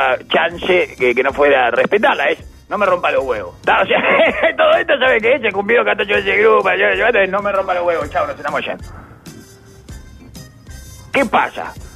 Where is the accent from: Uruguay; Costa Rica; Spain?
Uruguay; Es raro que le enseñe uruguayo haya salido ese chiste. Porque no somos Argentina, no tenemos esa.